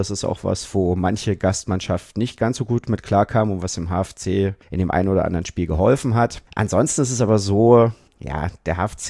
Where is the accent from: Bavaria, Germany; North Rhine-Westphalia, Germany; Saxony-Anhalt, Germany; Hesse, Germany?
Saxony-Anhalt, Germany; bin ich auch in der Nähe von Halle groß geworden.